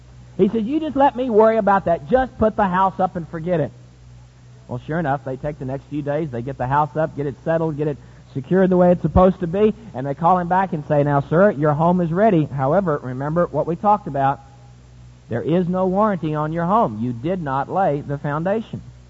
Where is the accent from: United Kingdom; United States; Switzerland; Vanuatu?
United States; Virginia; I feel like I'm in the South. I'm from Virginia. They were mashed potatoes there.